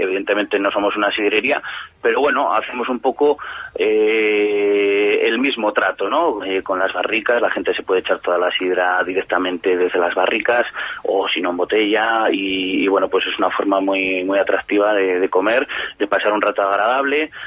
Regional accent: Duruelo, Castile and León, Spain; Somos oriundos de Duruelo y bueno, pues conocemos a los ganaderos de la zona

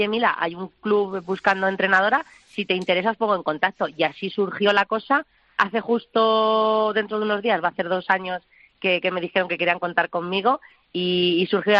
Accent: Fuente del Espino de Haro, Castilla-La Mancha, Spain; now in Japan; Estoy en Fuente del Espino de Aro, mi pueblo en Cuenca. Llegué hace ya varias semanas, el 30 de noviembre

